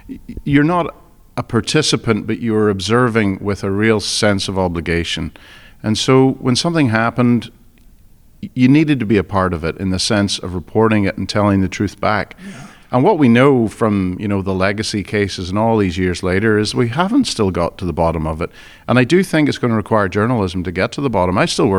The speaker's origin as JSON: {"language": "English", "town": "Portstewart", "region": "Northern Ireland", "country": "United Kingdom", "tie": "born or raised there", "said": "Yeah, so I grew up in Port Stewart, up on the Antrim Coast. Absolutely gorgeous. Idyllic childhood. Still think of it as home, but I, you know, there was not a lot of work there."}